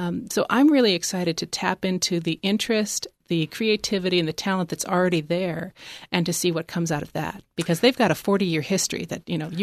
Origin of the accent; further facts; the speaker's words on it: Palo Alto, California, United States; also born or lived in North Carolina; I grew up in the South Bay. I grew up on the peninsula in Palo Alto.